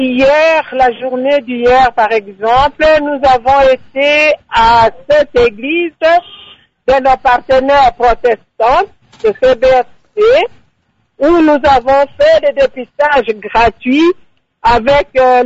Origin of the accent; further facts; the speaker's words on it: Kinshasa, DR Congo; chez nous, à Kinshasa, RDC, spécialement la ville de Kinshasa